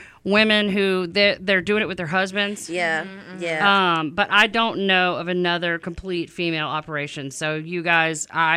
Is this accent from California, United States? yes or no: no; Louisiana, United States; Right, I have a friend in Louisiana. I'm from Louisiana.